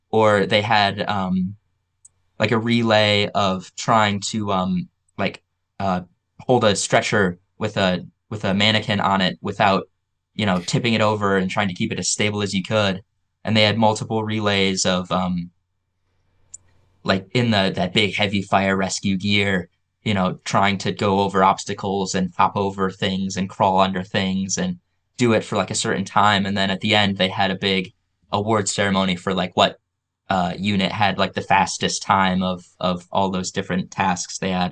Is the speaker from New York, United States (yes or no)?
no; Michigan, United States; So I'm from Michigan, and Tennessee is about 10 hours, so it was always a bit far.